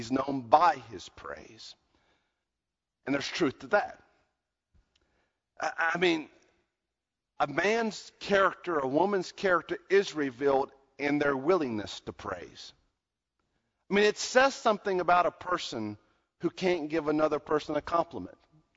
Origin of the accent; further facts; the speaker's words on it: United States; born there; I've been blessed because I was born in America.